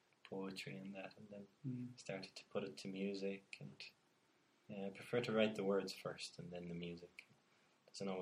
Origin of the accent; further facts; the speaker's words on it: Athlone, Leinster, Ireland; now in Radom, Poland; I'm from Ireland, right about the middle of Ireland.